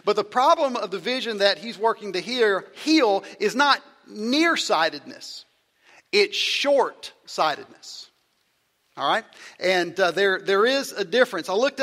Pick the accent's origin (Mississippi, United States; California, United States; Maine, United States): Mississippi, United States; Because I grew up in South Mississippi, public school education.